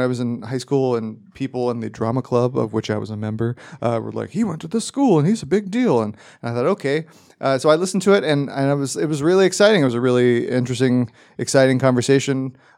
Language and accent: English; Frankfort, Kentucky, United States; He also happens to be from my hometown of Frankfort, Kentucky. We went to the same high school